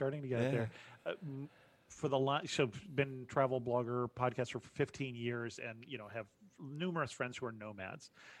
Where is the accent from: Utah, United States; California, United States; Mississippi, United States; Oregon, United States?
California, United States; I grew up in California, and I grew up in a city that was 50% Hispanic.